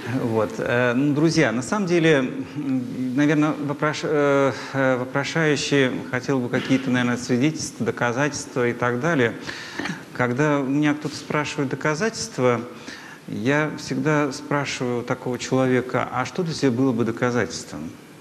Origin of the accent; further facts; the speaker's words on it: Russia; born there; выбор православия – это не просто в силу того, что я там родился в России, и там у меня родители православные.